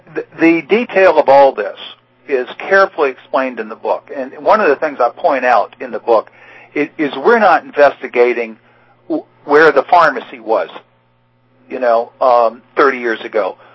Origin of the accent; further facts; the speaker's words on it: New Orleans, Louisiana, United States; I'm from New Orleans, and I know what the rules of society are